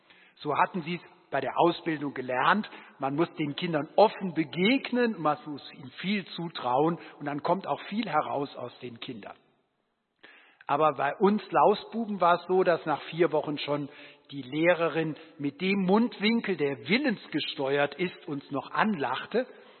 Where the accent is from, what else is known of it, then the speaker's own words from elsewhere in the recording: Cologne, North Rhine-Westphalia, Germany; born there; meine Großmutter in Köln, wo ich geboren bin